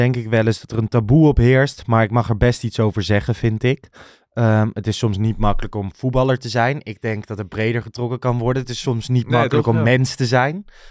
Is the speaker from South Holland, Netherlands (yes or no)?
no; Gelderland, Netherlands; toen ik opgroeide gewoon in de Achterhoek en zo, daar is dat veel meer een gesloten onderwerp.